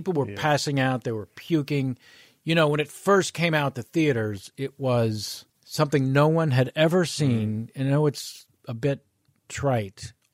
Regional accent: California, United States; In Northern California, my mom would take me to matinees

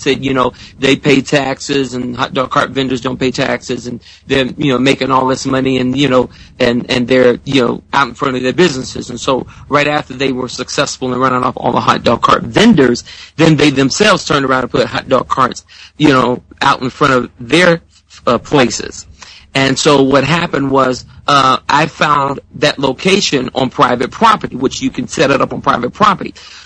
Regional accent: Detroit, Michigan, United States; So I flew to Detroit, which is my hometown, and got with some friends of mine and recorded the song

